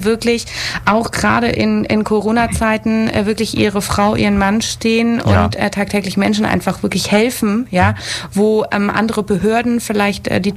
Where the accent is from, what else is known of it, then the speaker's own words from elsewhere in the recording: Hamburg, Germany; Ich komme eigentlich aus Hamburg